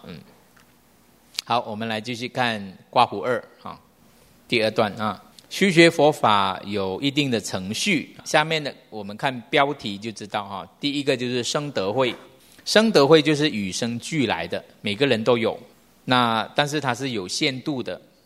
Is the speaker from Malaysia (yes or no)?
yes; Malaysia; now in Taiwan; 我经常台湾、马来西亚这样子飞嘛，所以我有时候我回到我家乡，再回来台湾